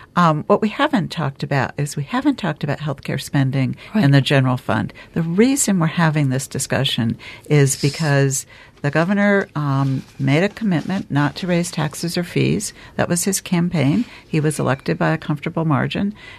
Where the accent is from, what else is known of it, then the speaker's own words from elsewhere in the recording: Calais, Vermont, United States; my hometown of Calais is in a very difficult position in terms of the Act 46 process